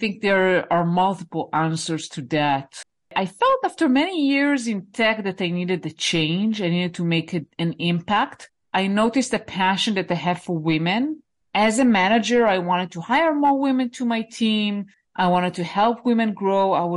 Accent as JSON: {"language": "English", "country": "Israel", "said": "I live in Israel. That's my home country."}